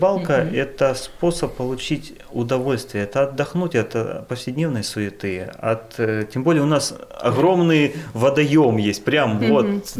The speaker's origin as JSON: {"language": "Russian", "region": "Crimea", "country": "Ukraine", "said": "Так как я крымчанин, я патриот своего региона, я состою в Крымской Федерации."}